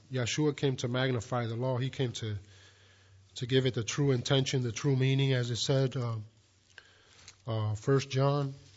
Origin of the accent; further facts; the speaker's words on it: Puerto Rico; You know that growing up in Puerto Rico, a lot of our culture is from the Spaniards.